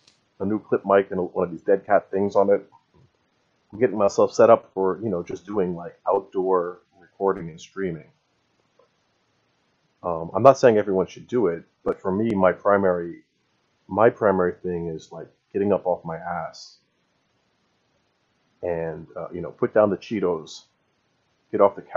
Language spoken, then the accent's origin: English; New Jersey, United States; born there; My mom was born in Kansas. I was born in New Jersey.